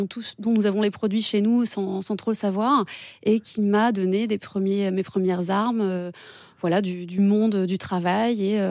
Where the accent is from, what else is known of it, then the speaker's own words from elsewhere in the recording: Massy, Île-de-France, France; Moi, j'ai grandi à Massy et j'ai passé jusqu'à mes 18 ans dans cette ville.